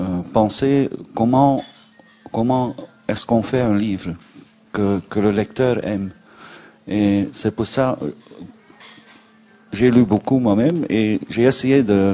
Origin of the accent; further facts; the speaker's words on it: Bruges, Flanders, Belgium; born there; Oui, je suis né à Bruges, je connais la ville assez bien